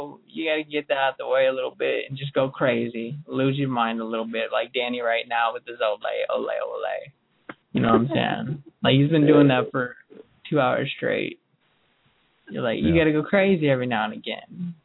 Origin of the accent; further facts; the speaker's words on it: the South, United States; Dude, I'm from the South.